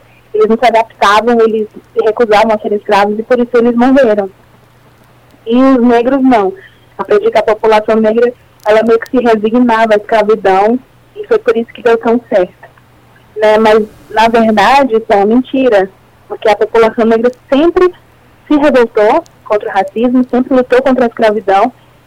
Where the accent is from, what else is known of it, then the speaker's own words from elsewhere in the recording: Juazeiro do Norte, Ceará, Brazil; now in São Paulo, Brazil; Eu sou do Cariri, de Juazeiro do Norte, no Ceará.